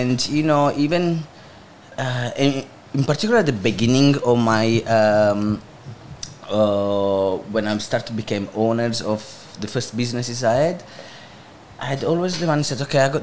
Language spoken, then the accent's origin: English; Italy; English is a second language; now in Australia; I'm from Italy.